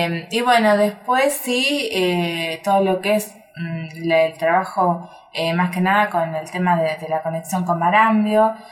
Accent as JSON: {"language": "Spanish", "town": "Sierras Bayas", "region": "Buenos Aires", "country": "Argentina", "said": "Soy de Sierras Bayas, un pueblo muy chiquito de alrededor de entre 5.000 y 7.000 habitantes, que pertenece a la ciudad de Olavarría."}